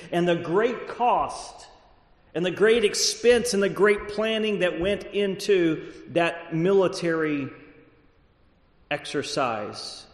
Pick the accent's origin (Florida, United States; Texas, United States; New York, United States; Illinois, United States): Texas, United States; I grew up in Texas. I learned Texas history.